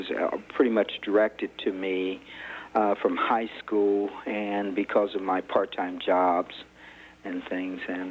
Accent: Columbus, Ohio, United States; I'm from Columbus, Ohio, is my home.

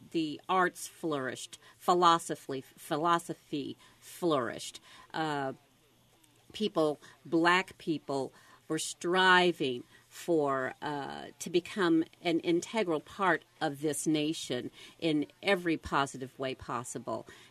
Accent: Kansas City, Missouri, United States; also born or lived in New York; And I grew up here in Kansas City, but most of my adult life was spent in New York. But I've been back here going on 5 years

